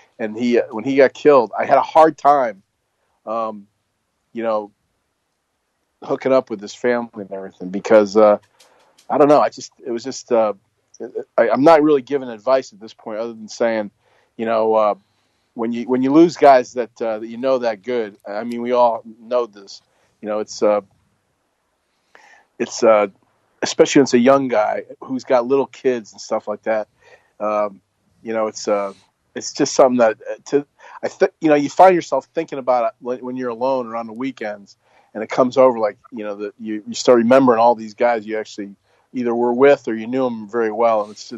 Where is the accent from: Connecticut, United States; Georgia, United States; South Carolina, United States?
Connecticut, United States; Hartford; Where are you from? I'm from Hartford.